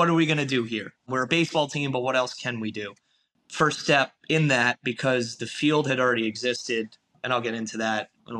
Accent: Staten Island, New York, United States; I am the director of sponsorship for Staten Island Entertainment and the Staten Island Ferry Hawks, based out of Staten Island, New York, which is a borough of New York City. Grew up here my whole life

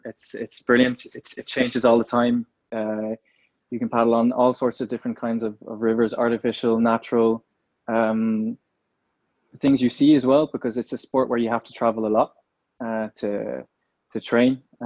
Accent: Ballyvaughan, Munster, Ireland; also born or lived in France / Switzerland; I was born in Brittany in France. Straight away, I moved to Switzerland for 2 years in Châteauday in the mountains. Then moved to Ballyvaughan in Ireland, where I have my first memories.

